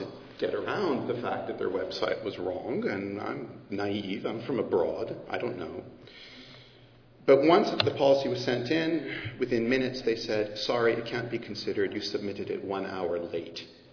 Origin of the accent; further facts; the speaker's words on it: Canada; I'm Canadian.